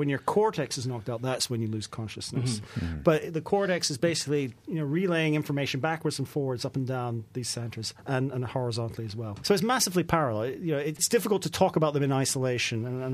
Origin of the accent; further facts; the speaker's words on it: United States; now in Bristol, United Kingdom; when I came over from the States and arrived at Bristol, I had all these ideas for new ways of teaching.